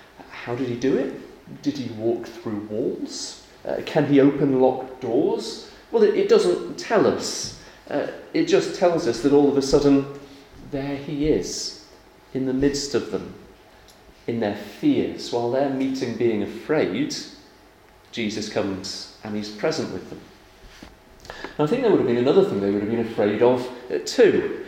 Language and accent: English; United Kingdom; Well, I'm British myself.